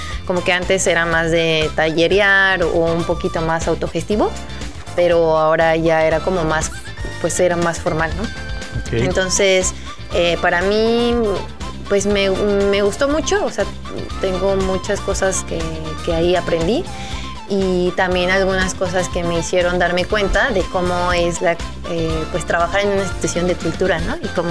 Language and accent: Spanish; Mexico City, Mexico; yo también no he dicho que justo soy de la Ciudad de México. Mi papá es nació igual en la Ciudad de México y mi mamá viene de Bolivia